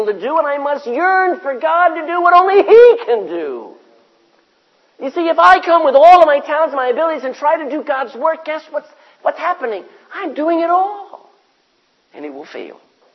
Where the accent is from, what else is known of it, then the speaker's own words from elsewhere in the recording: Texas, United States; most of you know I'm a Texan.